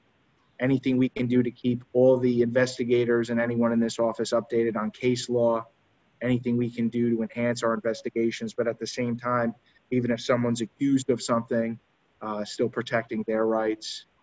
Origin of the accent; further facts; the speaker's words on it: Ellenville, New York, United States; Born and raised in Ulster County, Ellenville, actually, a proud Ellenville graduate here.